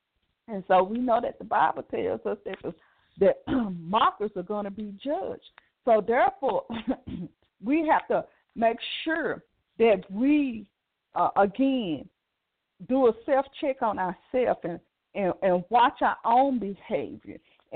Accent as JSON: {"language": "English", "town": "Dallas", "region": "Texas", "country": "United States", "said": "from Dallas, Texas."}